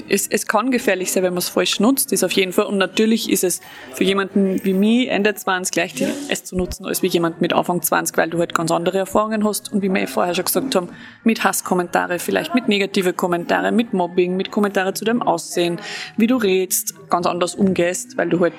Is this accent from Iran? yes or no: no; Austria; Bei uns in Österreich ist es meiste ab 13, 14 Jahren.